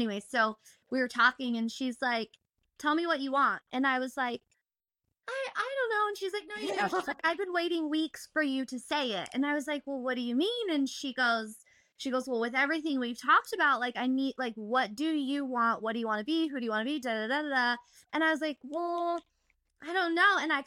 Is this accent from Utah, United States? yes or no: yes; Utah, United States; I was born and raised in Utah, which has been so fun.